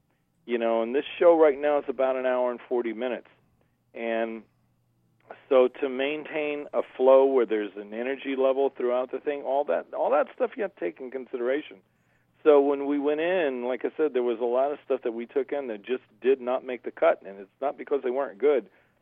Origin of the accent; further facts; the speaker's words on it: New York, United States; I mean, I grew up in New York, so my first love was the Giants.